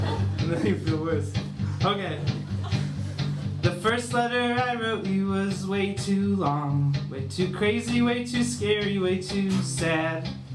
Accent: Michigan, United States; I'm from Michigan.

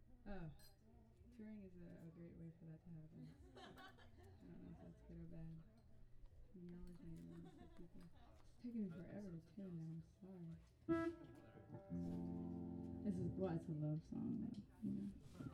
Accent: Portland, Oregon, United States; I'm from Portland. Up north. It's wonderful to come down here.

